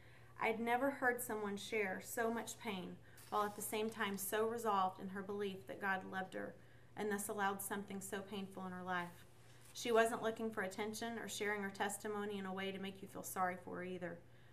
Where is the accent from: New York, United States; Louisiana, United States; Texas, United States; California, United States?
Texas, United States; moving 4 hours away to a college away from my hometown in Texas